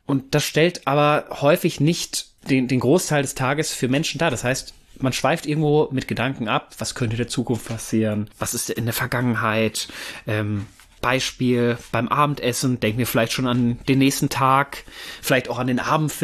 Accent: North Rhine-Westphalia, Germany

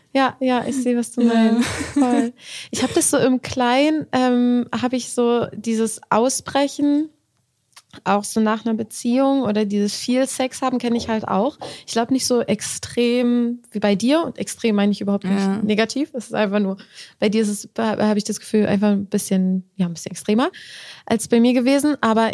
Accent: Berlin, Germany; Ich bin in Köpenick in Berlin aufgewachsen.

